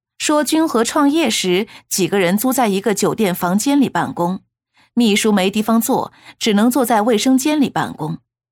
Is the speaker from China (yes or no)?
yes; China; 我们都感到作为中国人在国际上很有面子